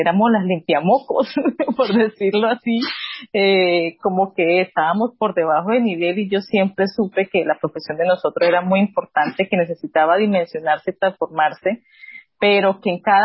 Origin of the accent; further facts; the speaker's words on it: Tocaima, Cundinamarca, Colombia; No soy de Tocaima, Cundinamarca, un pueblo.